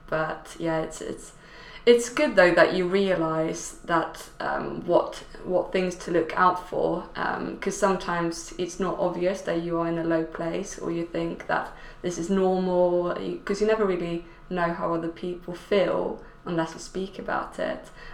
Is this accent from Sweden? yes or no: yes; Sweden; I'm from Sweden